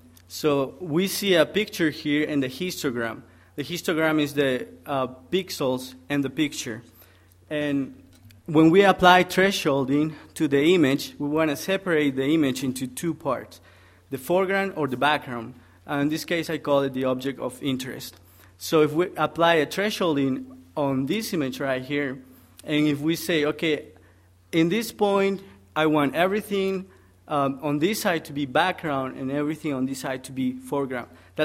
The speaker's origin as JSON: {"language": "English", "country": "Peru", "said": "I'm originally from Peru. I'm a student here at BYU, computer science student."}